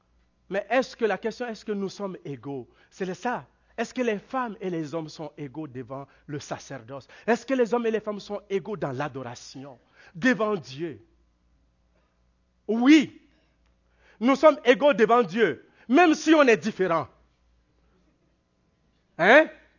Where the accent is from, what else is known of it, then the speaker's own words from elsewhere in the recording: Quebec, Canada; Je suis Canadien, j'ai la citoyenneté canadienne, je suis fier de l'être, et je suis aussi Québécois.